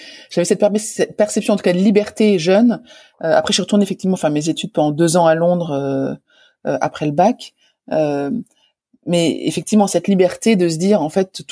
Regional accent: Reims, Grand Est, France; J'ai grandi, je suis née à Reims, je suis rémoise.

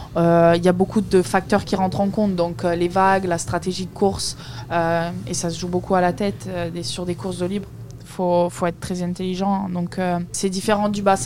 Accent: Mauritius; Je suis d'Île Maurice, donc j'ai toujours eu un pied dans l'eau très petite.

